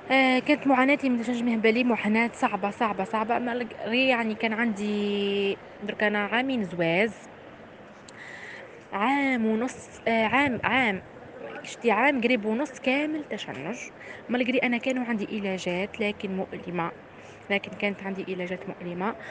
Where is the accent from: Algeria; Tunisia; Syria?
Algeria; انا من الجزائر